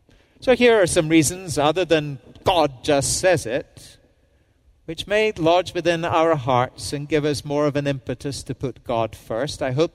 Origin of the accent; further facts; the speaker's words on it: Scotland, United Kingdom; Obviously, as a Scot, one of my favorite movies that I go back to again and again.